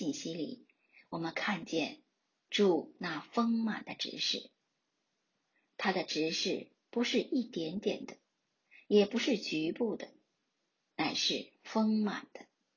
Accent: Yantai, Shandong, China; 请你想想看，他的家乡在福州，我的家乡在山东烟台。

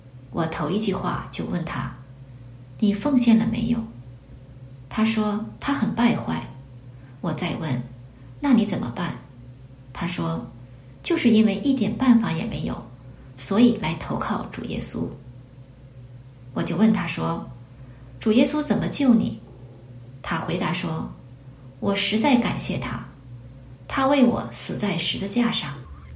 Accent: northern China, China; accent: northern; 因为我说话北腔北调，是一个道道地地的北方人

